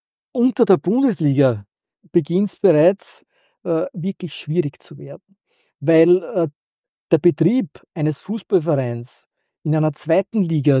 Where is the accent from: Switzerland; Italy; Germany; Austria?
Austria; Bei uns in Österreich.